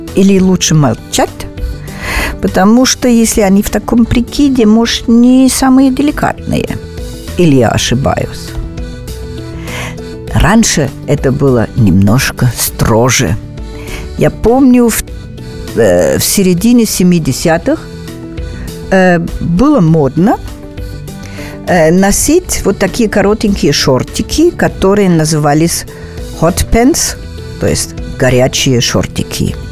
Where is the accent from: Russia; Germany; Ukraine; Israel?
Germany; Russian is a second language; что я из Германии